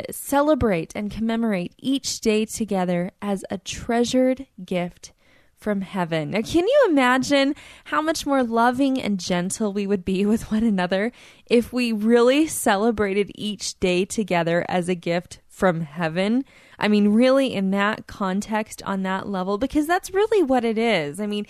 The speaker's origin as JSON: {"language": "English", "region": "Utah", "country": "United States", "tie": "born or raised there", "said": "walk through a temple open house here in my hometown in Utah."}